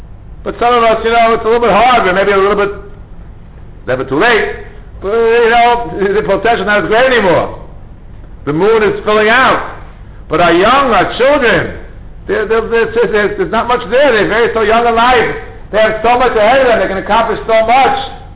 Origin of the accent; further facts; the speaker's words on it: New York, United States; I come from New York, I don't see too many things growing